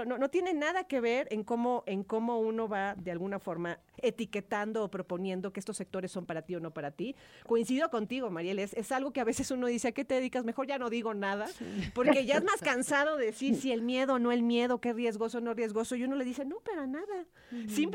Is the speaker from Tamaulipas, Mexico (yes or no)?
yes; Tamaulipas, Mexico; Es mi experiencia muy personal y más que vengo de Tamaulipas.